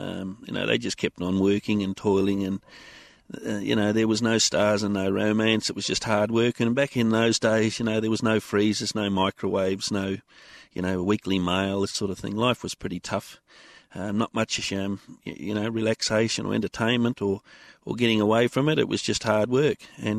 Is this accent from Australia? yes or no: yes; Western Australia, Australia; now in Geraldton, Australia; We're originally from the Murchison as a family, 60-odd years up there … at Kerber Station. And that's our home and probably always will be our home. But nowadays, moved down to the metro and to Perth originally, and then now back to Geraldton.